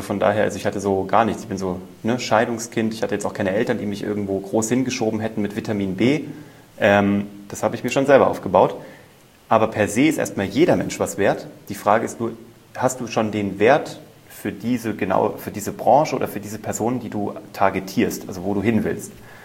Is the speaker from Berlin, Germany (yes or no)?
no; Kassel, Hesse, Germany; mit 16 war ich ja Zauberkünstler bei uns in Kassel und habe einfach überall gezaubert.